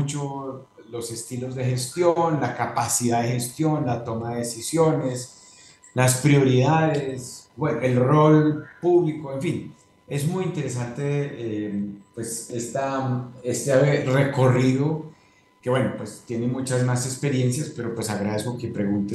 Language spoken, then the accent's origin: Spanish; Manizales, Caldas, Colombia; en Manizales, en mi tierra, y ahí te permite entender mucho la realidad del país